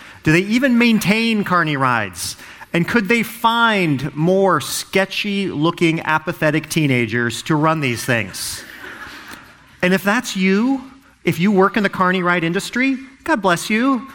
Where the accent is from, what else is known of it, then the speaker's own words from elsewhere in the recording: Seattle, Washington, United States; and I'm actually from Seattle.